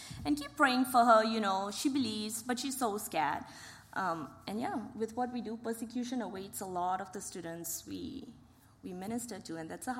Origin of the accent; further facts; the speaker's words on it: Malaysia; we come from Malaysia